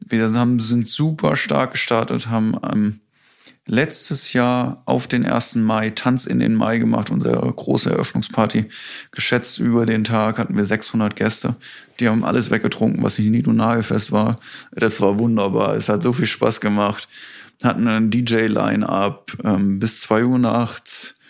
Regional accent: Kassel, Hesse, Germany; born there; Ich bin in Kassel geboren.

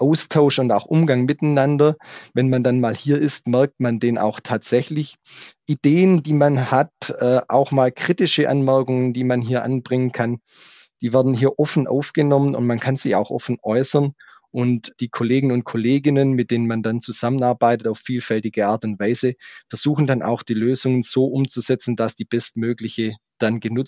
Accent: Baden-Württemberg, Germany; Zum anderen bin ich auch in der Nähe von Biberach aufgewachsen.

